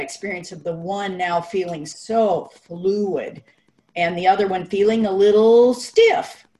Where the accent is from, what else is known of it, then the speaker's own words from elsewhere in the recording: Vashon Island, Washington, United States; I'm from Vashon Island in Washington State.